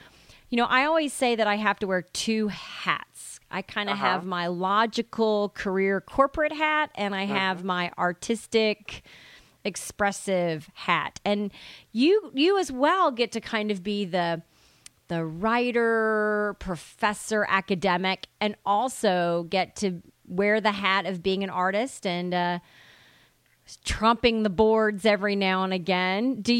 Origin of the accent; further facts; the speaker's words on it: the South, United States; as a Southerner and as a gay, not a gay man and not a gay black man